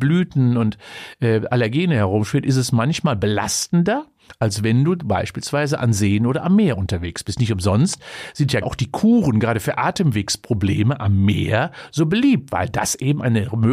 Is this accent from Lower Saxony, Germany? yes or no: no; North Rhine-Westphalia, Germany; wo ich als Zechenkind irgendwie groß geworden bin. Ich bin im Ruhrgebiet geboren, wie da die Luftverschmutzung noch war, Ende der 50er, Ende der 60er Jahre